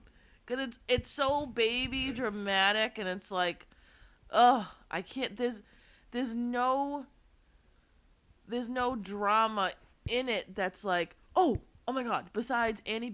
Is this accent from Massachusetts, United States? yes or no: yes; Massachusetts, United States; I mean, we're from Massachusetts. I've been to Gloucester 1,000 times.